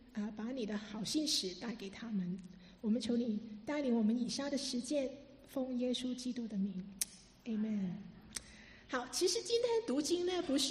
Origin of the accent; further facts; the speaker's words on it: China; 我们中国人做这个做得特别好，对不对？